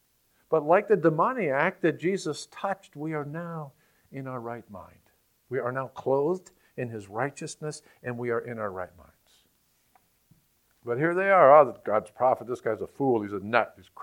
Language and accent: English; Massachusetts, United States; born there; I was born in Massachusetts, and Massachusetts is trying to ban the Bible because they say it's hate literature.